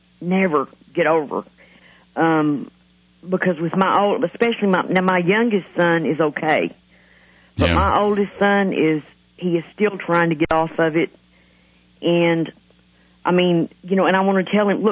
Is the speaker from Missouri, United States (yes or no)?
no; Odessa, Texas, United States; moved away as an adult; now in Liberty County, United States; I'm originally from West Texas, and I moved here in 1996. I had a lot of problems in Odessa.